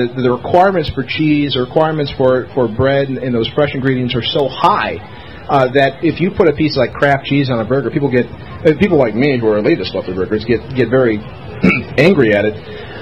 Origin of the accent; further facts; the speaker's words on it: New Mexico, United States; No, I have an Hispanic background. I'm from New Mexico